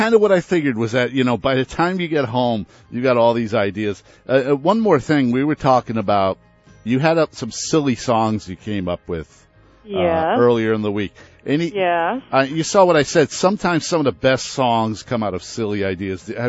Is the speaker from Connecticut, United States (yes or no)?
yes; Connecticut, United States; Because I grew up in Connecticut in an Italian neighborhood, and I just love all those Italian girls.